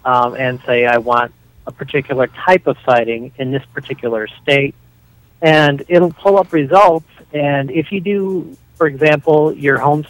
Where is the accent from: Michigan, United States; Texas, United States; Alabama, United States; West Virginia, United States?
Michigan, United States; My home state of Michigan, we got 282, something like that.